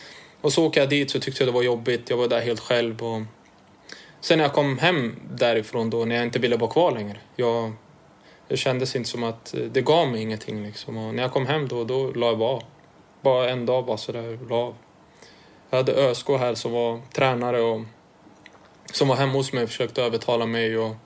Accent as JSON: {"language": "Swedish", "town": "Örebro", "region": "Örebro County", "country": "Sweden", "said": "på grusplaner i Vivalla och Boronbacken där jag är ifrån."}